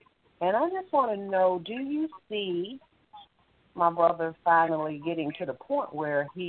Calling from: Alabama, United States; And I'm calling from Alabama.

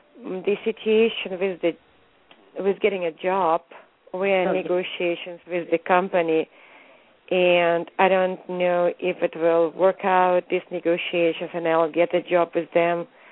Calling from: California, United States; I'm calling from California.

